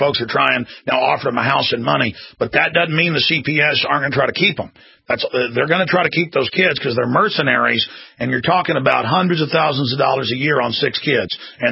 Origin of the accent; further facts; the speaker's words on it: Dallas, Texas, United States; I grew up in Dallas on a, medium-tier golf course, nothing fancy, the neighborhood.